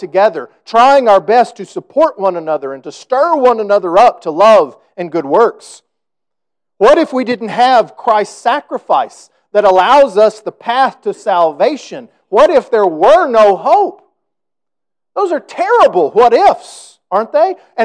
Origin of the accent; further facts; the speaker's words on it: United States; I think I'm pretty spoiled probably as an American